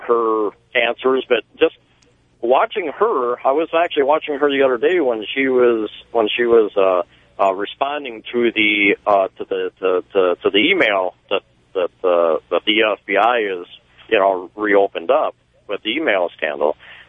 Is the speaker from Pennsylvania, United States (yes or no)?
yes; Warren, Pennsylvania, United States; Well, I am from Warren, Pennsylvania.